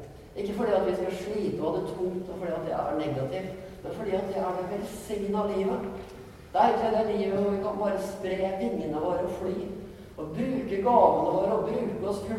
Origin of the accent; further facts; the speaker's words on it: Gressvik, Østfold, Norway; Jeg tenker når jeg vokste opp på Gressvik